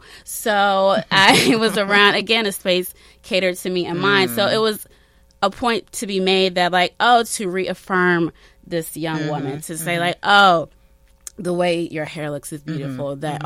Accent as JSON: {"language": "English", "region": "Maryland", "country": "United States", "tie": "born or raised there", "said": "Like, I grew up in Prince George's County, along with Joy."}